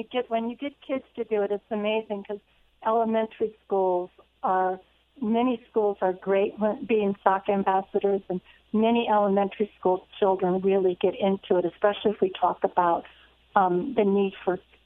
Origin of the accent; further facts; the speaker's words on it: Ohio, United States; now in Denver, United States; I grew up on a little farm in Ohio, east of Cleveland, and I went to Kent State University